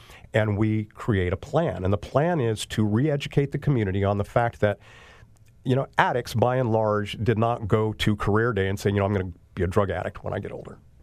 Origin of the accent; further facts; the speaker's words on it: California, United States; I grew up in Southern California in a college town.